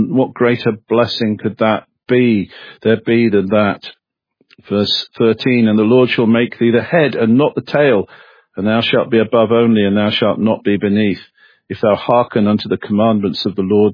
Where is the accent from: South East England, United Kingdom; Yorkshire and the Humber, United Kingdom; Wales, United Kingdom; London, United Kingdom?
London, United Kingdom; I was born in London